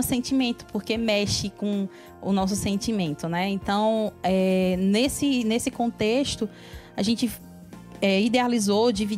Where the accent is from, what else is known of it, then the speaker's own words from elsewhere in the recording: Petrolina, Pernambuco, Brazil; eu sou uma pernambucana, lá do interior de Pernambuco, do sertão pernambucano, mas com muito orgulho, sou da cidade de Petrolina. E essa petrolinense tem muito orgulho de onde vem